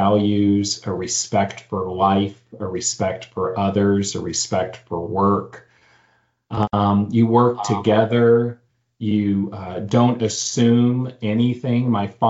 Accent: Missouri, United States; that I would go to a small community, probably a rural community, like the one I grew up in Missouri.

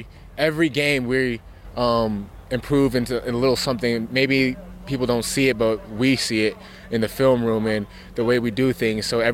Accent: Arizona, United States; I mean, I'm from Arizona, so I'm not far.

